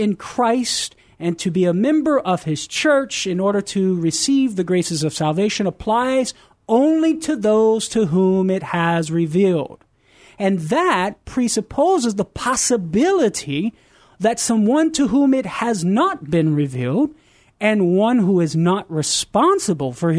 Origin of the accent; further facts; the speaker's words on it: Louisiana, United States; I think as a Cajun, I would say, man, that's a good deal, sha.